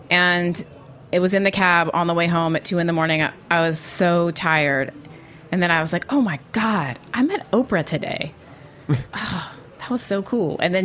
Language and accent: English; the South, United States; now in New York, United States; as a Southerner, I really miss queso, like the white cheese dip with the pickled jalapenos.